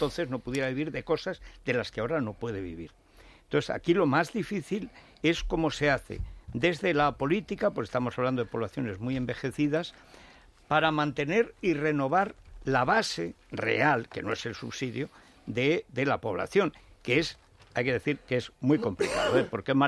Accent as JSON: {"language": "Spanish", "town": "Teruel", "region": "Aragon", "country": "Spain", "said": "yo soy de Teruel, que le voy a contar, solamente Soria nos supera en despoblación"}